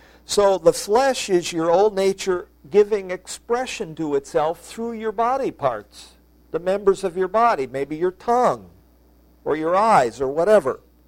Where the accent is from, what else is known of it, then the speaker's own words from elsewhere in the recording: Waterbury, Connecticut, United States; I'm from Waterbury.